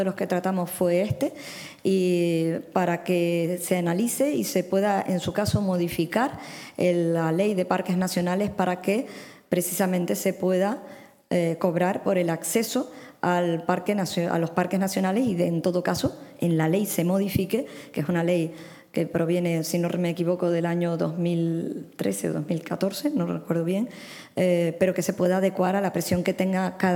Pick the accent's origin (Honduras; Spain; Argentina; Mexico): Spain; Canary Islands; siendo todos canarios